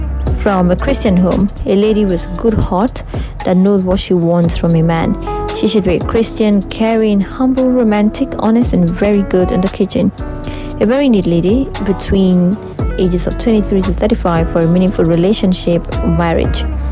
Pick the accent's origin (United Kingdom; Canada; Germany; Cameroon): Cameroon; also born or lived in Akwa Ibom State, Nigeria; now in Lagos, Nigeria; I'm from Akwa Ibom State, but grew up in Cameroon, presently based in Lagos. I am 43 years old